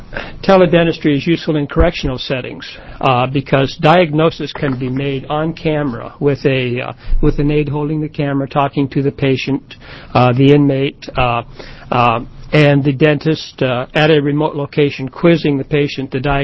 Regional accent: Oregon, United States; For the record … from Lane County.

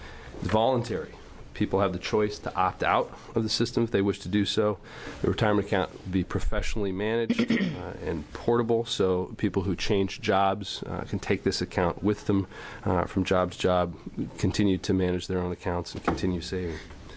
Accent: Beaverton, Oregon, United States; from Beaverton.

